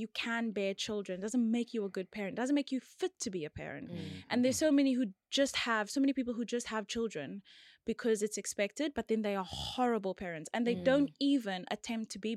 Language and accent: English; George, Western Cape, South Africa; So I'm from George.